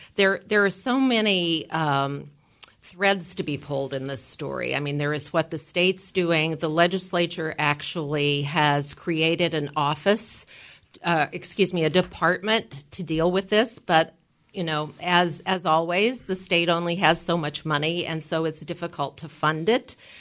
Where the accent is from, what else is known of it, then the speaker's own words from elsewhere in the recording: Kentucky, United States; I came here originally from Kentucky.